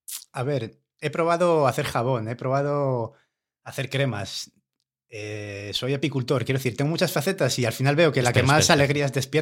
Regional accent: Madrid, Community of Madrid, Spain; yo es que debo decir que vengo de fuera, vengo de Madrid

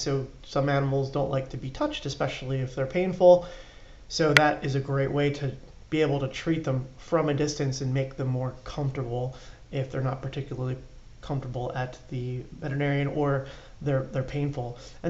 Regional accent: Viera, Florida, United States; a brand new facility in my hometown of Viera, Florida.

